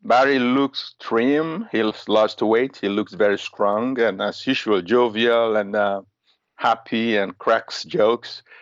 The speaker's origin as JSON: {"language": "English", "country": "Nigeria", "said": "I told him I'm a Nigerian"}